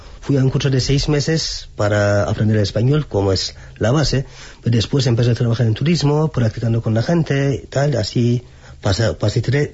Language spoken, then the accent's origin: Spanish; Istanbul, Turkey; Spanish is a second language; Yo no soy de Estambul, pero puede decir que soy de Estambul. Desde mi niñez vivo en Estambul.